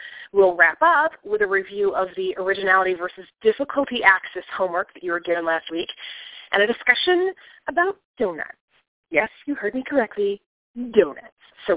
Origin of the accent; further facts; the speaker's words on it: Flint, Michigan, United States; My hometown is Flint, Michigan, one of the most dangerous cities in America at the time. I was accustomed to the various noises of city life, and life in Flint to me was safe